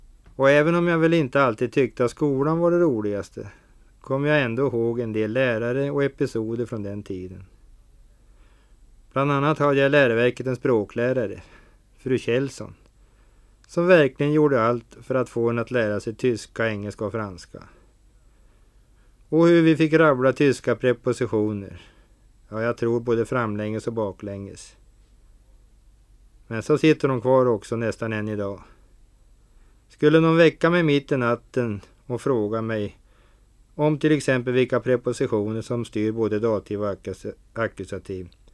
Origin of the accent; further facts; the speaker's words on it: Härnösand, Västernorrland County, Sweden; now in Mantorp, Sweden; Jag är en norrlänning från Härnösand som numera bor i Mantorp och det ligger mellan Linköping och Mjölby.